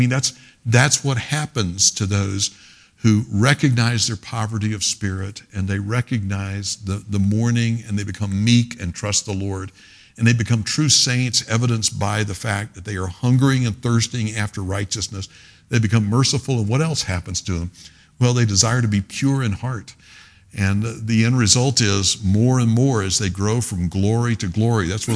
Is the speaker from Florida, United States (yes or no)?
yes; Pensacola, Florida, United States; When they moved to Pensacola, I grew up in Pensacola.